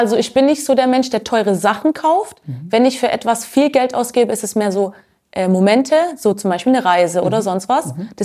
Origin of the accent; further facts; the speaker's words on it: Baden-Württemberg, Germany; Also, ich komme ja aus dem Schwabenländle und ich würde sagen, ich habe einfach beides in mir, dieses albanisch-kosovarische